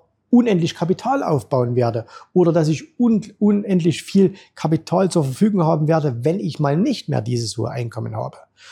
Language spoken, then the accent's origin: German; East Germany, Germany; Du weißt, ich bin in der DDR aufgewachsen.